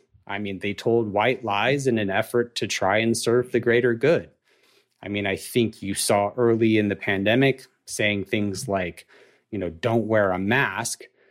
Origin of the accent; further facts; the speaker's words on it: Atlanta, Georgia, United States; I'm from Atlanta